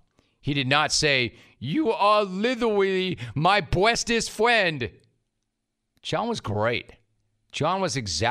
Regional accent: California, United States; We're from California, man. We were wrecked. It was cold.

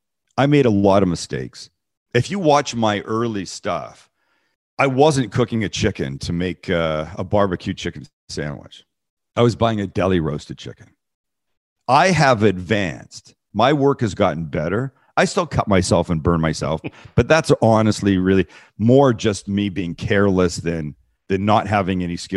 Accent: Vancouver, British Columbia, Canada; I'm from Vancouver, Canada, by the way.

